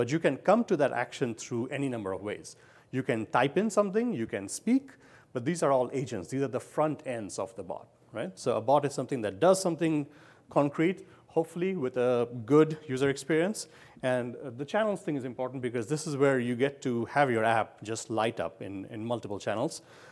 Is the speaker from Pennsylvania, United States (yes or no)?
yes; Pennsylvania, United States; I'm from Pennsylvania.